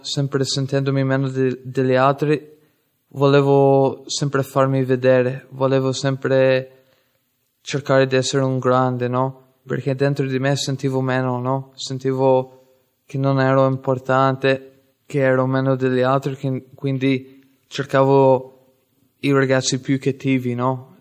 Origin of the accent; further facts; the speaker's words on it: Ireland; ho 23 anni, vengo dall'Irlanda.